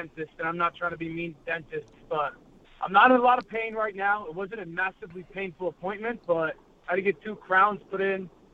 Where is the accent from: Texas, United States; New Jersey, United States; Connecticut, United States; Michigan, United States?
Connecticut, United States; Well, listen, I mean, growing up in Connecticut, there's moments when you're like, I'm in Russia.